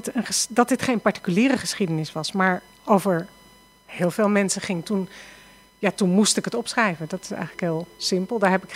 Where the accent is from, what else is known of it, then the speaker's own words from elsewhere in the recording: Amsterdam, North Holland, Netherlands; Ik wist als Amsterdamse natuurlijk niet waar Norg lag.